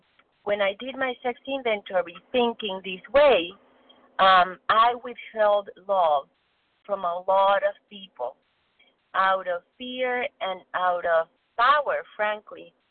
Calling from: Mexico; I was born in Mexico, but I'm calling from Boston.

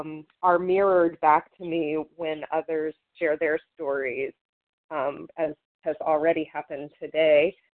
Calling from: West Virginia, United States; I'm calling from the Eastern Panhandle of West Virginia, where we honor the Massawomeck tribe as earlier inhabitants of this land.

